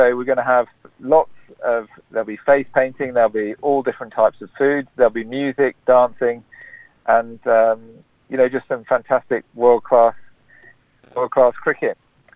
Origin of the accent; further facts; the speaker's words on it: England, United Kingdom; born there; also born or lived in Australia; I was born in England, I've become Australian. So I support Australia against everyone but England.